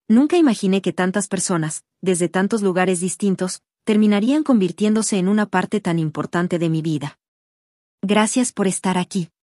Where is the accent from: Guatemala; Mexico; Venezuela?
Venezuela; moved away; soy venezolana y, aunque ya no viva en Venezuela, mi corazón siempre estará allá.